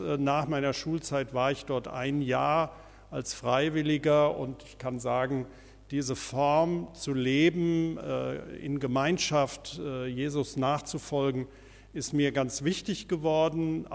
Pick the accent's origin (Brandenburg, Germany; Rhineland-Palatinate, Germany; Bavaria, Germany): Rhineland-Palatinate, Germany; Koblenz; Ich bin ursprünglich rheinischer Pfarrer. Ich komme aus Koblenz